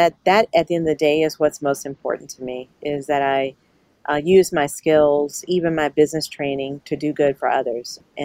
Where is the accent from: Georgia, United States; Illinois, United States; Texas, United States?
Georgia, United States; Atlanta; they're mainly women that I grew up with in Atlanta.